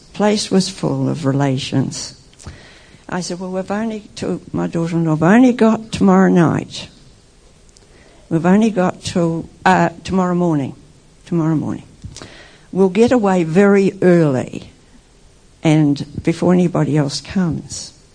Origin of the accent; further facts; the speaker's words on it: Auckland, New Zealand; I told them I was from Auckland